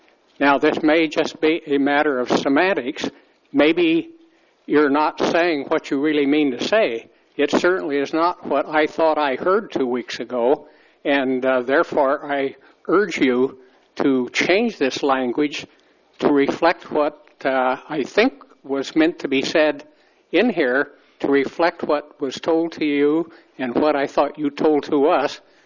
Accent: Cambria, California, United States; from Cambria.

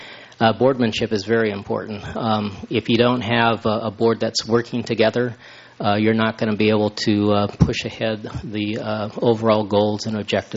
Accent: San Luis Obispo, California, United States; I was born and raised in San Luis Obispo, went through the system, Hawthorne, right here at the middle school.

